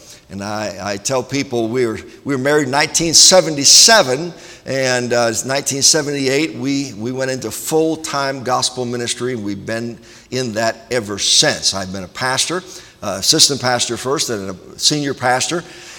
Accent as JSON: {"language": "English", "town": "Washington", "region": "District of Columbia", "country": "United States", "tie": "born there", "said": "I guess I was born in Washington, D.C. And a very, very, very, very long time ago."}